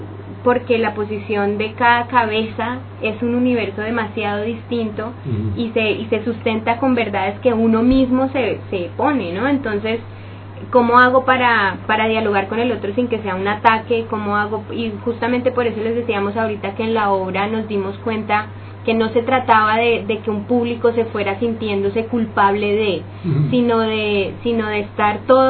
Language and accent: Spanish; Colombia; pues, como colombiano, y me incluyo